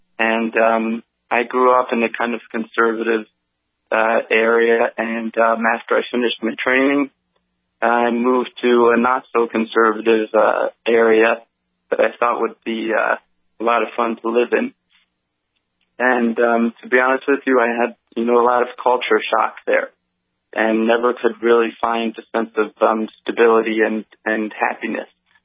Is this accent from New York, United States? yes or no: yes; New York, United States; now in Miami, United States; I grew up in Long Island, you know, in a wealthy, conservative part of Long Island, and I have an apartment in South Beach now.